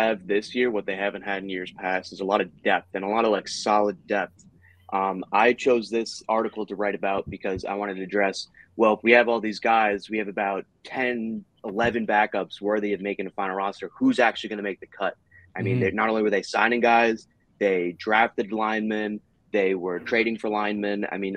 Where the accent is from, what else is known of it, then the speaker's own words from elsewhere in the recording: Connecticut, United States; I'm actually from Connecticut.